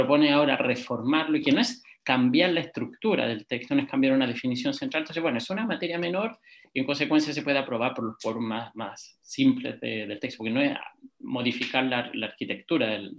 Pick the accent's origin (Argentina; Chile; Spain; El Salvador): Chile; dicen que es bien curioso que en Chile, quizás por nuestro legalismo, queremos siempre dejarlo todo como muy claro, todo por escrito.